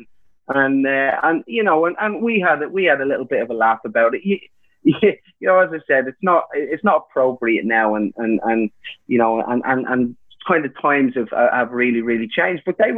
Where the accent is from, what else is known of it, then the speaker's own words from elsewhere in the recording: Ireland; Now, listen, me being Irish, I can knock out a shoe at the drop of a hat, so I always done all right.